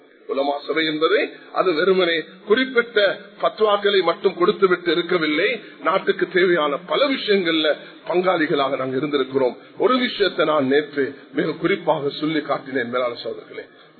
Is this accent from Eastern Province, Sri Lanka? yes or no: no; Jaffna, Northern Province, Sri Lanka; நாங்க மன்னார சேர்ந்த யாழ்ப்பாணத்தை சேர்ந்தவர்கள், இன்று வரைக்கும் நாங்கள் அகதிகளாக இருந்து கொண்டிருக்கோம். எத்தனை வருஷம், 32 வருஷம்.